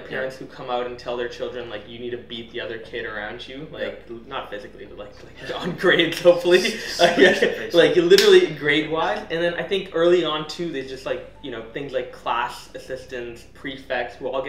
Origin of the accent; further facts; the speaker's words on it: Singapore; born there; I was born in Singapore and hyper competitive environment, like the best place to grow up in as a child.